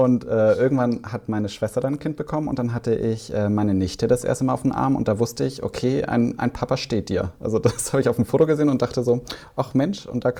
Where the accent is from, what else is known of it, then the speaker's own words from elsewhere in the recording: Baden-Württemberg, Germany; ich bin ja im Schwabeländle groß geworden